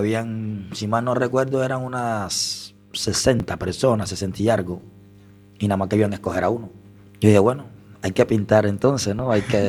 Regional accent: Cuba; Soy cubano, sí, vengo de Cuba.

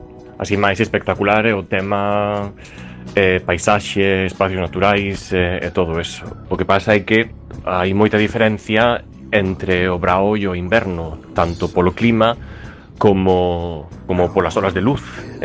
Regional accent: Chantada, Galicia, Spain; moved away as an adult; now in Oslo, Norway; Pois eu son de Chantada, en Lugo. E viñen a Oslo pois cunha beca

